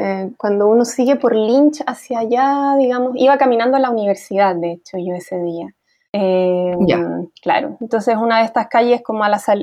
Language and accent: Spanish; Santiago, Santiago Metropolitan Region, Chile; moved away as an adult; also born or lived in Barcelona / London; A ver, yo soy de Santiago, crecí en Santiago hasta los 24, 25.